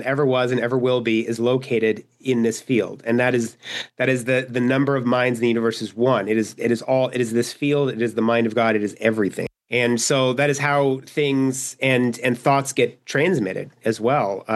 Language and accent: English; Scottsdale, Arizona, United States; Scottsdale, Arizona.